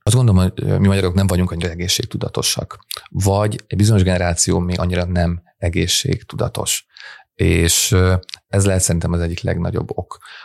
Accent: Hungary; És na ebben nem vagyunk jók, mint magyarok.

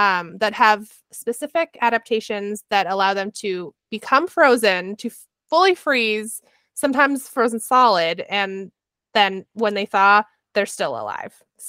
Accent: New England, United States; now in Colorado, United States; Amy and I grew up in New England before we moved to Colorado.

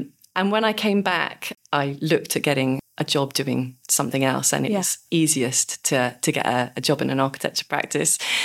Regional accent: Reading, South East England, United Kingdom; also born or lived in Nottingham / London; I grew up in Reading and after a short stint in Nottingham at university, ended up in London.

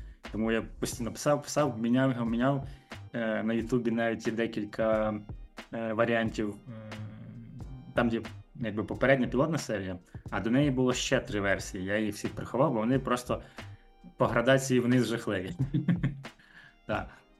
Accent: Ivano-Frankivsk, Ivano-Frankivsk Oblast, Ukraine; мені 32 роки, я з Івано-Франківська.

